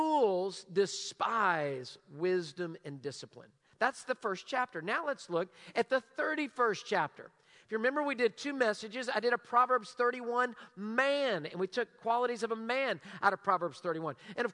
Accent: Houston, Texas, United States; you're able to say, hey, I'm from Houston.

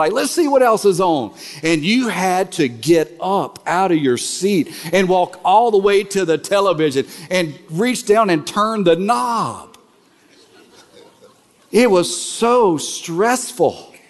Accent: Alexandria, Louisiana, United States; when I was growing up in Castle Village in Alexandria, Louisiana, in a gingerbread house

